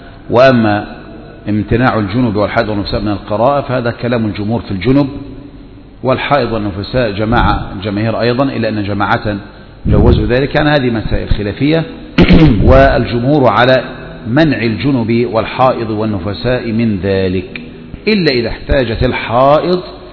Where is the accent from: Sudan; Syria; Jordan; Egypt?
Egypt; عندنا في مصر في رمضان